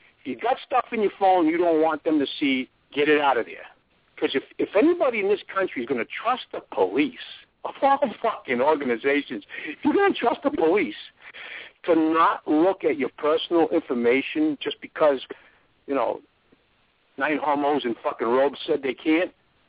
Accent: United States; I say the things I say because I'm an American and I love my country.

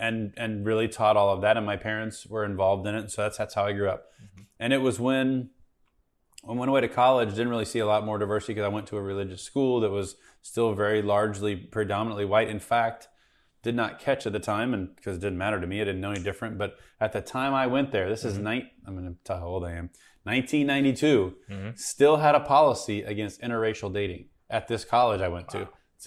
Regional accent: Missouri, United States; I grew up in Missouri, and just so everybody knows, Kansas City is in Missouri.

